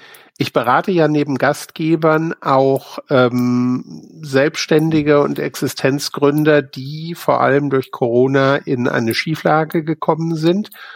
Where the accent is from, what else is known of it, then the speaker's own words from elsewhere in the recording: Italy; first language Italian; German is a second language; aber ich bin Italienerin als Muttersprachlerin. Ich kann das im Deutschen nicht so gut.